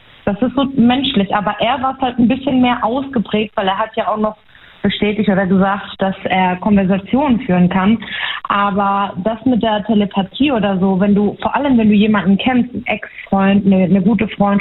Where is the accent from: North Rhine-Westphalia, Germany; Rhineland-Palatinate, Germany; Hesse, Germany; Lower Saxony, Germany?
Rhineland-Palatinate, Germany; Baumholder; Ich bin aus der Pfalz, aus Baumholder.